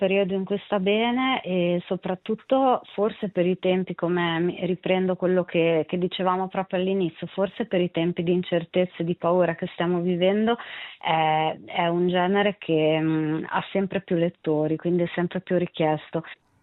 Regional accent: Emilia-Romagna, Italy; accent: Emilian; io sono emiliana, credo si senta dall'accento.

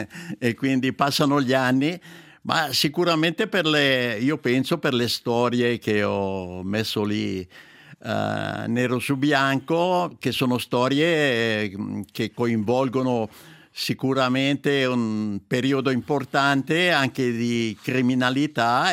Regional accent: Lumino, Ticino, Switzerland; born there; io sono nato appunto a Lumino da mio papà, che era un agricoltore

